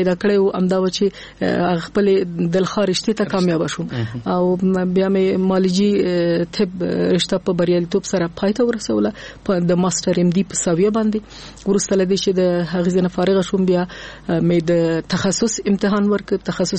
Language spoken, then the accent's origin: Pashto; Nangarhar, Afghanistan; also born or lived in Kabul; زه د ننګرهار د ولایت یم اما زیږیدلې په کابل کې یم.